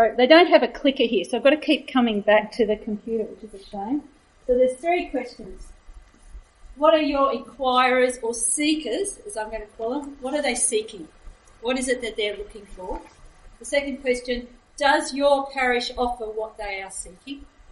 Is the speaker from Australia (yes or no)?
yes; Canberra, Australian Capital Territory, Australia; I am from Canberra.